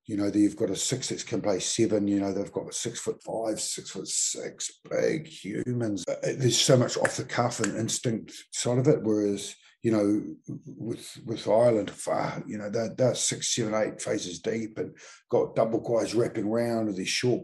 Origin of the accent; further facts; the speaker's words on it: Mount Maunganui, Bay of Plenty, New Zealand; moved away as an adult; When I came down here from Mount Maunganui as a 20-year-old to be a Crusader, it was the first year of the Crusaders.